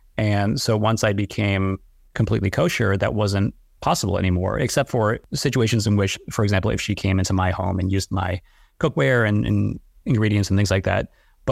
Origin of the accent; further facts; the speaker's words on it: United States; born there; I was born in the U.S. My parents grew up in Hong Kong and they immigrated here in the late 70s. And my sister and I were both born in the U.S. So to me, I was born in the Chinese diaspora